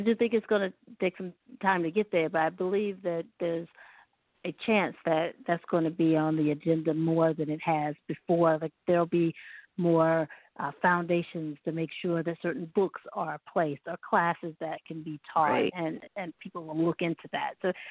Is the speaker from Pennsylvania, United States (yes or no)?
no; North Carolina, United States; she asked me, well, where are you from? You know, and I said, oh, from North Carolina.